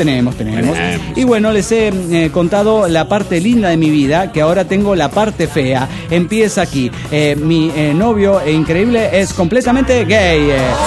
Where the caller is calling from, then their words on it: Mexico City, Mexico; Soy el demonio del DF mexicano.